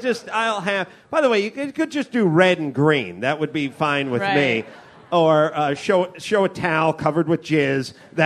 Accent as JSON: {"language": "English", "town": "North Hollywood", "region": "California", "country": "United States", "said": "Listen, I'm from North Hollywood. We had the North Hollywood bank robbery."}